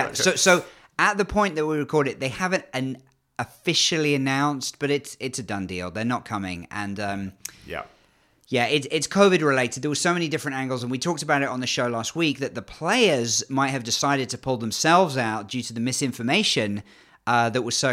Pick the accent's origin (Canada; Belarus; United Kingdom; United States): United Kingdom; England; accent: English; despite the English accent, I'm half Canadian